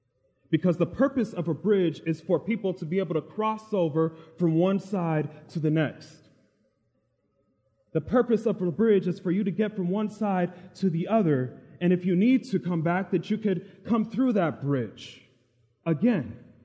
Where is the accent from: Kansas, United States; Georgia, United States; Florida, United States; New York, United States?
New York, United States; Brooklyn; born there; he was born in Brooklyn, as was I.